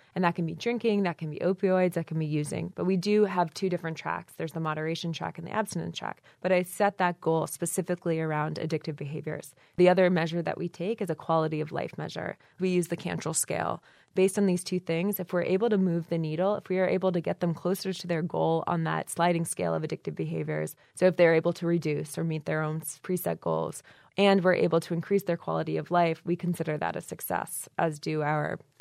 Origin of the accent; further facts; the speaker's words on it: Toronto, Ontario, Canada; I don't hail from Michigan. I'm from Toronto, which is close, but I went to University of Michigan.